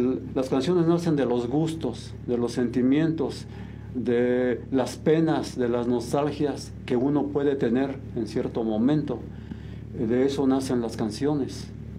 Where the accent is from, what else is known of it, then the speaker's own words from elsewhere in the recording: San Juan del Río, Querétaro, Mexico; Bueno, yo nací aquí en San Juan del Río, Querétaro. El 13 de agosto de 1954 soy 100% sanjuanense, 100% queretano.